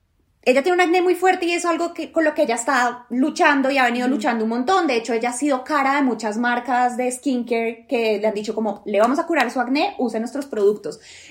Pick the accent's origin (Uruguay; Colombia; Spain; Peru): Colombia; soy de Colombia y estoy estudiando coreano.